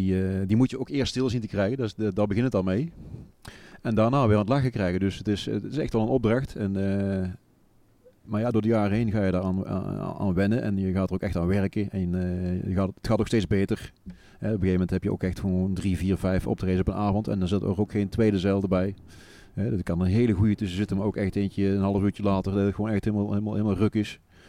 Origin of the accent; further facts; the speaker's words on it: Raamsdonksveer, North Brabant, Netherlands; Ja, dat was bij ons in Raamsdonksveer in een zaal